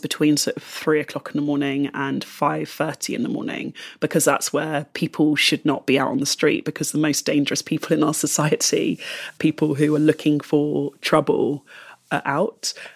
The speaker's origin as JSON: {"language": "English", "region": "London", "country": "United Kingdom", "said": "because I'm from London and again from sort of a central part of London"}